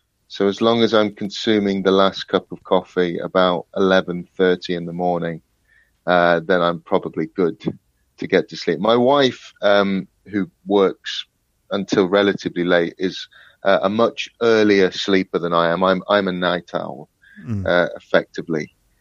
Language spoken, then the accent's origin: English; Nottingham, East Midlands, United Kingdom; also born or lived in Berlin; now in London, United Kingdom